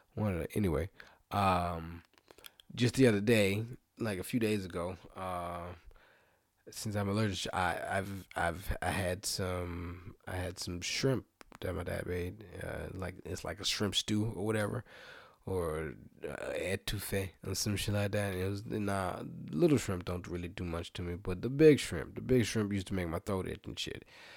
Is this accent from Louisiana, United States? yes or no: yes; New Orleans, Louisiana, United States; I picked it back up because I'm from New Orleans, man. Seafood is our thing, man.